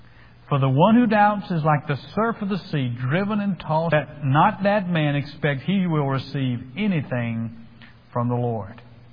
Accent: Greensboro, Georgia, United States; Back in my hometown of Greensboro, Georgia, the story is told that back in the 50s, there was a drought

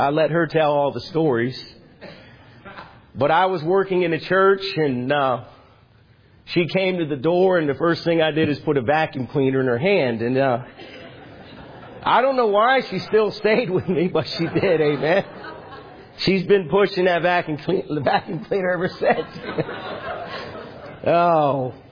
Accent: Easton, Pennsylvania, United States; I grew up in Easton, Pennsylvania.

